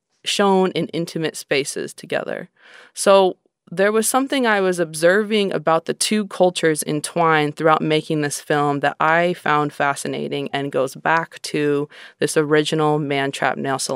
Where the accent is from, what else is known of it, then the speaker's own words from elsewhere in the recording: Portland, Oregon, United States; Well, I grew up in Portland, Oregon, and for one thing, I knew that all of the Asian nail salons around me were Vietnamese.